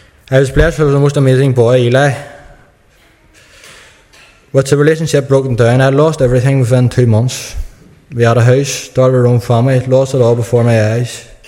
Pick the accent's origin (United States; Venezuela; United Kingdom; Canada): United Kingdom; Newtownabbey, Northern Ireland; I'm 22. I'm from Rathcoole Estate. I was born and bred in the concrete jungle over there.